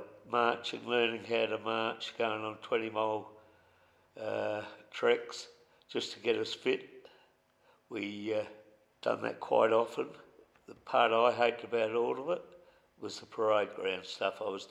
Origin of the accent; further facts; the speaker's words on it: Port Pirie, South Australia, Australia; I was born in Port Pirie, lived here all my life, except for the 2 years I spent in the army